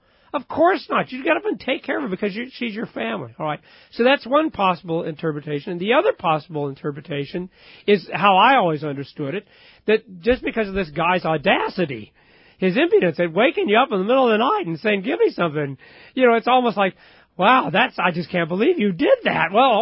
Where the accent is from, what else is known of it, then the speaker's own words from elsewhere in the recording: Independence, Missouri, United States; I can remember growing up in Independence, Missouri